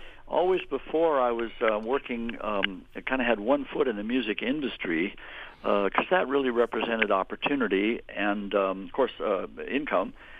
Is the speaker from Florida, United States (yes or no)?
no; Whittier, California, United States; And where I grew up in near Los Angeles in a place called Whittier, California, we had quite a few hills.